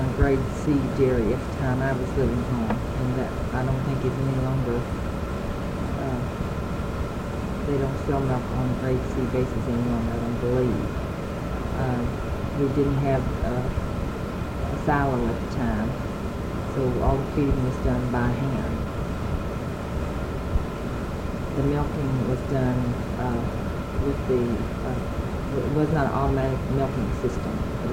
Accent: Kentucky, United States; also born or lived in Marion County; My parents and I lived on a 150-acre farm in Washington County. It's a dairy farm. We had tobacco and some corn.

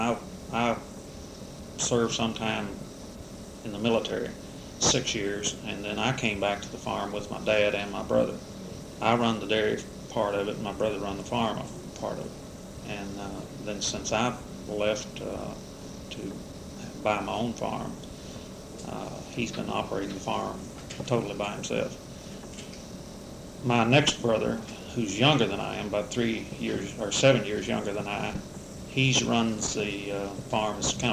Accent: United States; born there; I was born in Fayette County in 1940.

